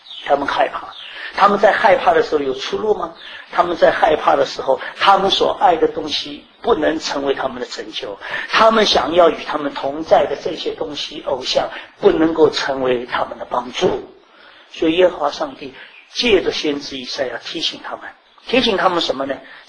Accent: China; 我们中国人讲说眉毛都烧着了，是不是？

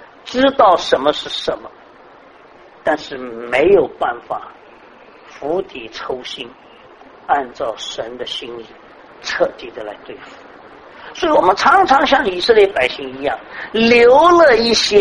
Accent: Shanghai, China; 我们上海人说，那里头的儿子自己的好

